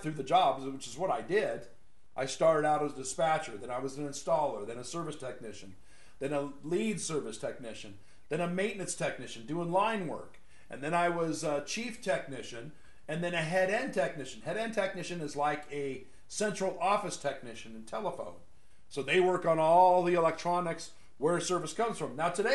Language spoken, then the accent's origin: English; Arcadia, California, United States; also born or lived in Temple City; And I had to laugh because I grew up in the San Gabriel Valley. I grew up in Arcadia and Temple City.